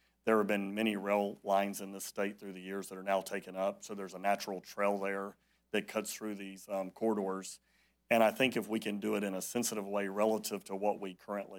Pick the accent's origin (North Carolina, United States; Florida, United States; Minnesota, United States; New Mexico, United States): Florida, United States; I'm an American and a Floridian.